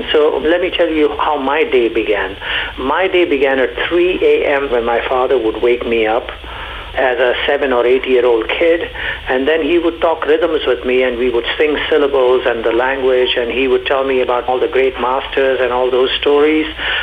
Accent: India; You're from Hawaii, I'm from India.

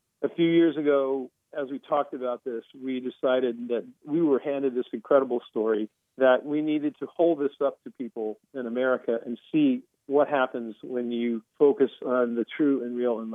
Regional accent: Richmond, Virginia, United States; I was born in Richmond, Virginia. Reggie was born in Philadelphia, Pennsylvania. Now, Richmond, Virginia, of course, was the ex-capital of the Confederacy. I grew up in a world that was literally sort of in the nostalgia

